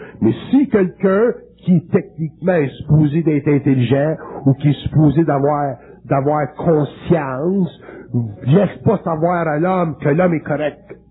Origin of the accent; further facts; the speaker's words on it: Quebec, Canada; Puis on est des Québécois